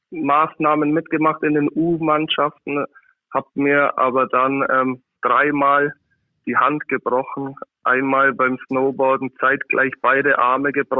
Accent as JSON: {"language": "German", "town": "Füssen", "region": "Bavaria", "country": "Germany", "tie": "born or raised there", "also_born_or_lived": "Munich", "said": "Ich bin in München geboren, habe aber ansonsten mit der Stadt München gar nicht so viel am Hut"}